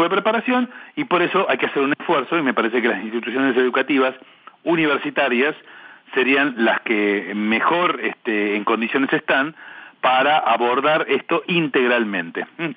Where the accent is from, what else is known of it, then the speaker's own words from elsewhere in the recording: Argentina; en mi país, en Argentina